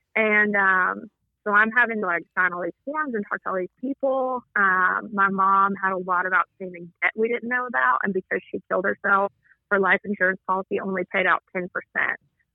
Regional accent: Oliver Springs, Tennessee, United States; So I'm from Oliver Springs. It's like a town next to us that has the hospital.

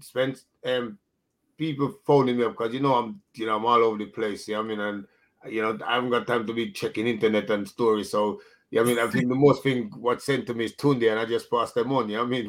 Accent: Jamaica; I grew up in Jamaica

